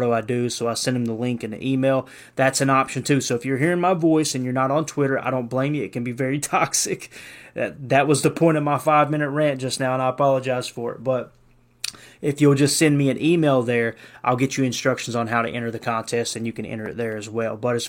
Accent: Kentucky, United States; I'm from Kentucky, and we barely could count using our fingers, so I'm not going to try to figure that out.

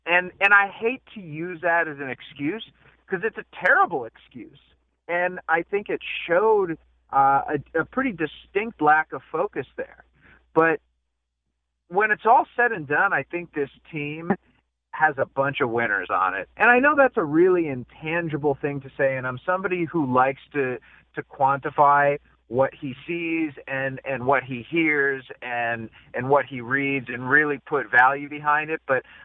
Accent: Cleveland, Ohio, United States; because I grew up in Cleveland, and I'm in the 27th year of a fantasy league with my friends who I grew up

